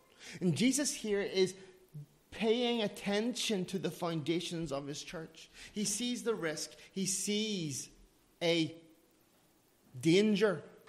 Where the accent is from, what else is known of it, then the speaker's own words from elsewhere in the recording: Northern Ireland, United Kingdom; I come from Ireland, from Northern Ireland, if you want to be politically correct. I say Ireland these days.